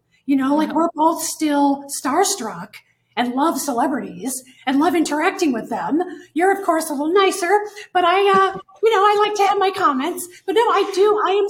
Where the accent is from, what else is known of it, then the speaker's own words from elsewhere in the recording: Chicago, Illinois, United States; You know, I grew up in Chicago in an era where the mayor there, Richard Daley, wouldn't allow filming.